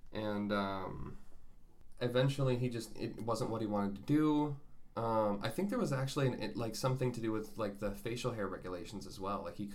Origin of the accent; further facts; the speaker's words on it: Minnesota, United States; also born or lived in Fort Benning, Georgia; Yeah, I was born in Fort Benning, Georgia. We lived there for a little bit, and then we moved back to Minnesota